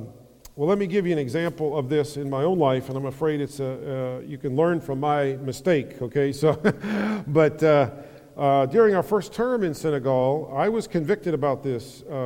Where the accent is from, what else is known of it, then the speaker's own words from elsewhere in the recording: Tennessee, United States; When I grew up in Tennessee, we used to say, if the good Lord's willing and the creek don't rise.